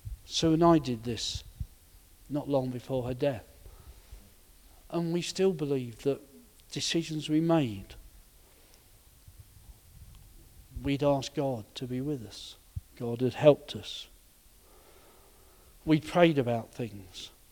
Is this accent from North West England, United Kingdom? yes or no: no; Reading, South East England, United Kingdom; moved away; also born or lived in Essex; We moved from Berkshire to Essex, from Reading in Berkshire to Brankery in Essex. Traumatic time for the family, for the three of us.